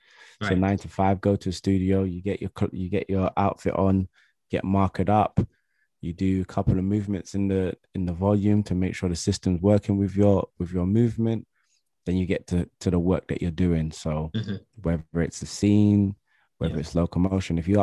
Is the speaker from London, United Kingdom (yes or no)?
yes; London, United Kingdom; And this is in Nottingham and I'm from London.